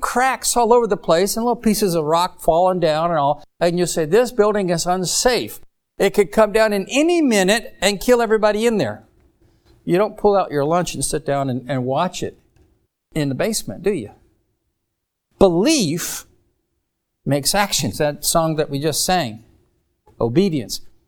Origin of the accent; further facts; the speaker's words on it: South Carolina, United States; So, you know, I'm from South Carolina. I like Southern cooking